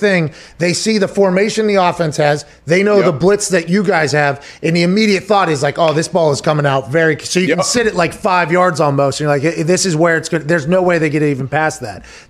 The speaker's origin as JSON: {"language": "English", "town": "Pittsburgh", "region": "Pennsylvania", "country": "United States", "tie": "born or raised there", "said": "I grew up in Pittsburgh, right?"}